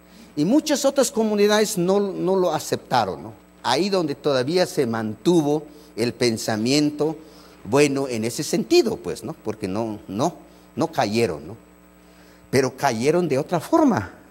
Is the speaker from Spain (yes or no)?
no; Mexico; Los que somos mexicanos